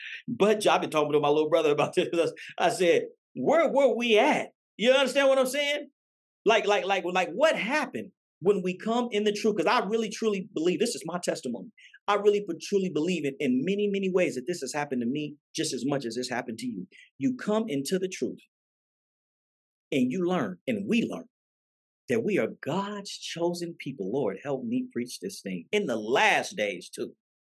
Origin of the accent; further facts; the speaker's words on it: Oakland, California, United States; You weren't there with me when I was growing up in East Oakland poor and didn't have nothing to eat.